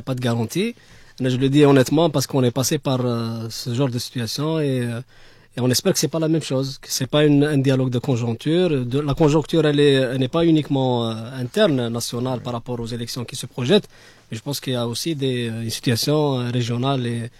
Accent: Algeria; On n'est pas à l'abri parce que tout simplement, c'est pas parce qu'on est des Algériens.

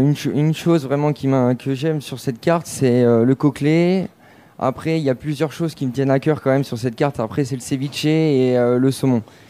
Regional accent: Normandy, France; parce qu'en Normandie, parce que je suis normand.

